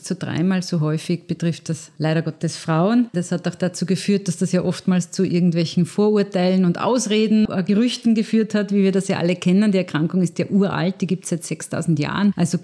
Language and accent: German; Linz, Upper Austria, Austria; now in Klagenfurt, Austria; ich bin Fachärztin für Neurologie und bin ursprünglich aus Linz, aber derzeit in Klagenfurt tätig